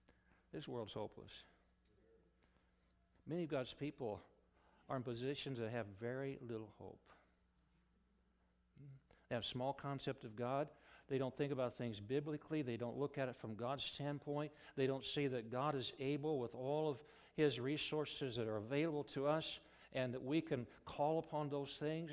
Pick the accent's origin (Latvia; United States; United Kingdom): United States; Omaha, Nebraska; And so I consented to come back to Omaha. Counts a blessing my hometown for you who don't know it. I was raised at 2527 Avenue C.